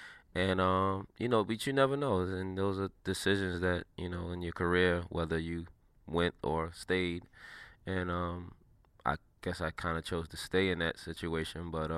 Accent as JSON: {"language": "English", "town": "New York City", "region": "New York", "country": "United States", "said": "I'm from New York City, an inner city kid. And, you know, I remember, you know, growing up how much I appreciated things being brought to my neighborhood"}